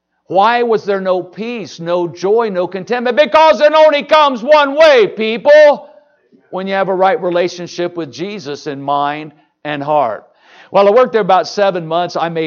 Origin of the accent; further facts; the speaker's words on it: Indiana, United States; Well, anyway, I grew up in Indiana, and I was a church kid.